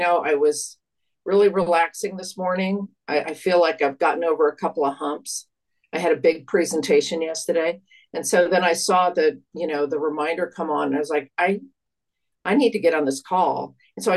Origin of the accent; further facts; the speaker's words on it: Arizona, United States; And I grew up in Arizona, so I think the next day would be write a plan